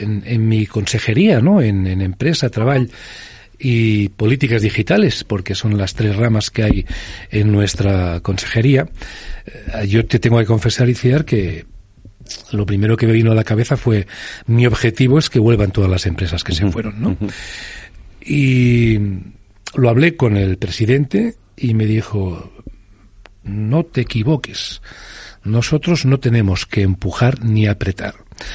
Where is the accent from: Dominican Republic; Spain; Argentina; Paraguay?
Spain; Terrassa, Catalonia; yo soy de Tarrasa